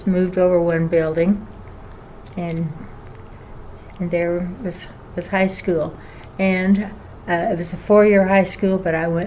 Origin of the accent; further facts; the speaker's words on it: Burns, Kansas, United States; born there; I was born in Burns, Kansas, out on a farm, and the story was that the doctor was asleep and my Uncle Pete delivered me.